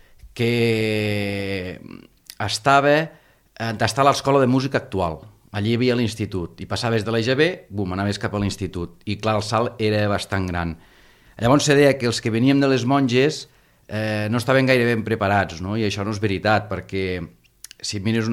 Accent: Falset, Catalonia, Spain; jo vaig néixer a Falset. I, evidentment, la meva infantesa va transcorrer a Falset.

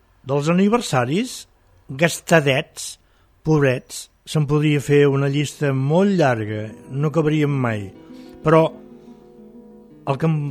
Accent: Reus, Catalonia, Spain; com que vinc de Reus

